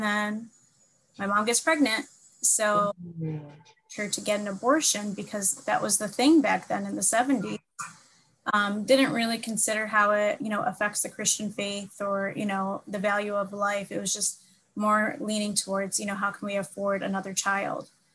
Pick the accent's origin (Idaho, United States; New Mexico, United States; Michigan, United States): Michigan, United States; Detroit; also born or lived in San Diego; I was also born in Detroit. I was raised mostly in Detroit, but I think I was about 11 or 12 years old. We moved to California and San Diego, and then we moved back to Michigan